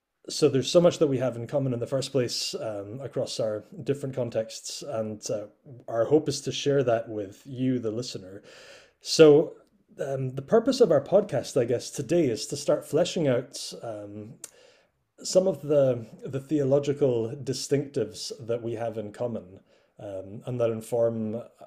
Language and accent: English; Scotland, United Kingdom; so I come from Scotland. I grew up in a Presbyterian denomination.